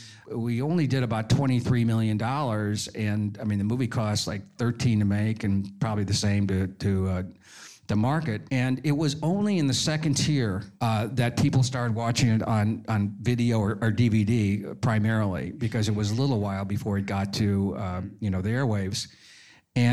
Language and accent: English; Bloomington, Indiana, United States; And third, growing up in Bloomington, Indiana, I hate Notre Dame football.